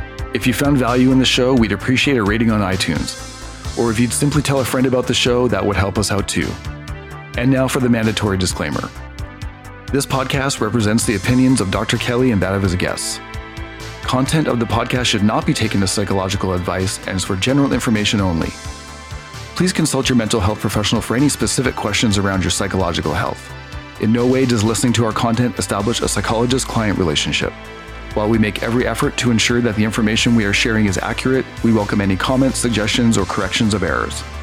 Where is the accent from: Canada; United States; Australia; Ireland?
Canada; as a Canadian